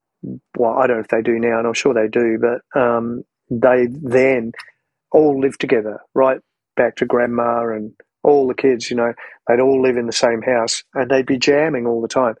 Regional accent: Johnsonville, Wellington, New Zealand; in Johnsonville, which is a suburb of Wellington where I grew up. I was born in Wellington, but I think when I was about 3 or 4, we moved to Johnsonville, and it's like a small country town connected to Wellington.

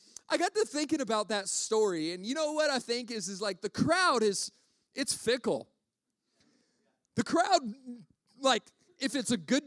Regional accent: Arizona, United States; And I grew up in Arizona. College football's not that big of a deal, okay?

